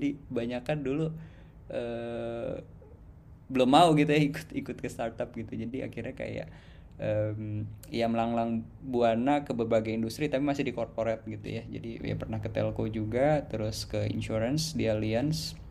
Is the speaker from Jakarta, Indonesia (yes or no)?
yes; Jakarta, Indonesia; saya dari SD sampai SMA di Jakarta gitu ya, terus mulai merantau tuh pas kuliah sebenarnya, merantau tuh juga nggak jauh-jauh banget di Jogja gitu